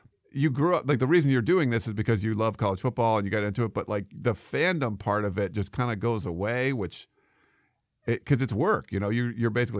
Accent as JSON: {"language": "English", "region": "East Coast", "country": "United States", "said": "we're both from the East Coast, and we came out to the West Coast."}